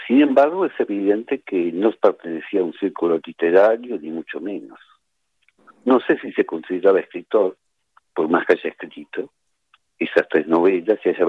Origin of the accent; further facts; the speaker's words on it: Argentina; also born or lived in Santiago, Chile; Sí, pero tenía un año cuando llegué acá, o sea, no tengo nada.